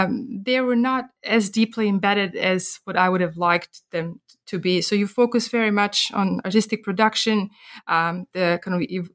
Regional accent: Belgrade, Serbia; I grew up in Belgrade during the 1990s, a fairly turbulent period in Yugoslav and then Serbian history.

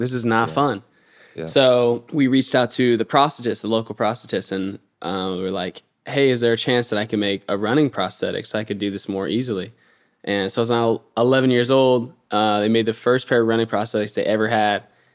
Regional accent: Syracuse, Utah, United States; also born or lived in Georgia, United States; So I was born in Georgia, and I'm actually a double amputee, and I lost both my legs. I had them amputated in Florida and then moved around a little bit more until I ended up in Syracuse, Utah. And really, like, it was a good place to grow up.

